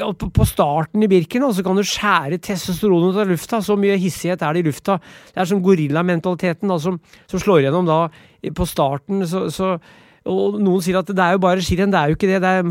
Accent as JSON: {"language": "Norwegian", "town": "Brumunddal", "region": "Innlandet", "country": "Norway", "tie": "born or raised there", "said": "jeg vokste opp I Brumunddalen, hvor det var 12 kilometer motbakke på hver eneste treningstur"}